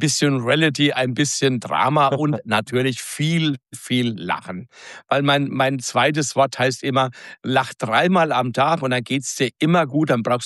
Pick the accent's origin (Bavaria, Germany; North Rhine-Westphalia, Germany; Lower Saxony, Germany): Bavaria, Germany; Hammelburg; Ich bin hier geboren in Hammelburg. Ich lebe schon immer in Hammelburg hier und mir gefällt es hier total gut.